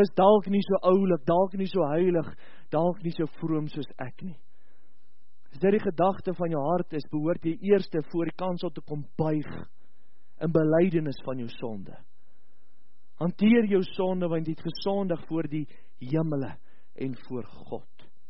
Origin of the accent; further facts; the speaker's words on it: Free State, South Africa; Ek kom van die Vrystaat af, daar is baie mielieboere.